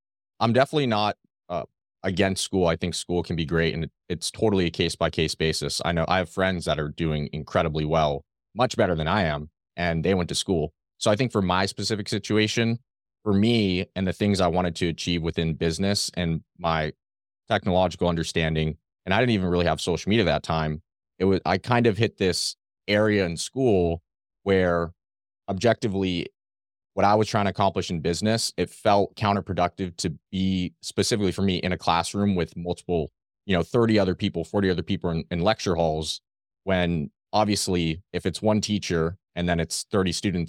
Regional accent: California, United States; I'm 22 years old. I'm from California. I grew up here

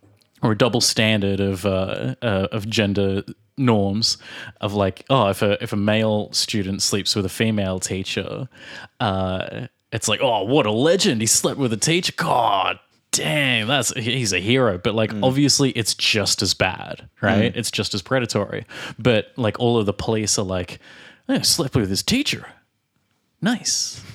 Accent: Australia; from Australia.

